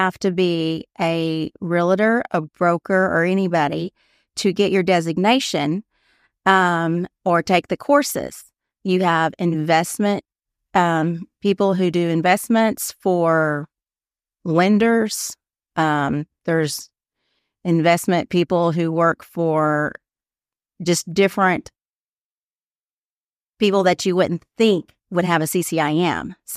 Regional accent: Springdale, Arkansas, United States; I grew up in Springdale. Springdale, Fayetteville were the towns you went to. You didn't think about going to Bentonville.

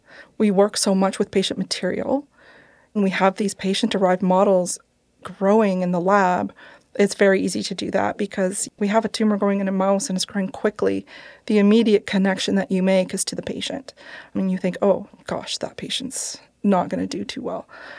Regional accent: Canada; also born or lived in United States; So I'm Canadian, and we were living in the United States for a long time, and we really wanted to come back to Canada.

